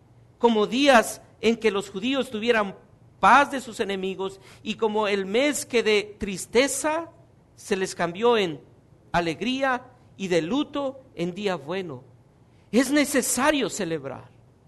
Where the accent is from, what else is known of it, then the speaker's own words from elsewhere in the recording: Mexico; Bueno, a los que somos mexicanos, ¿verdad?